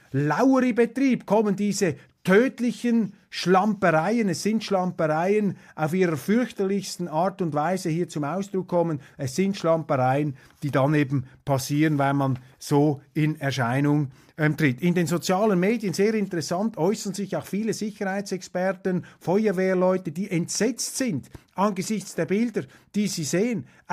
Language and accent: German; Switzerland; an die ich mich als Journalist, als Schweizer jemals erinnern kann.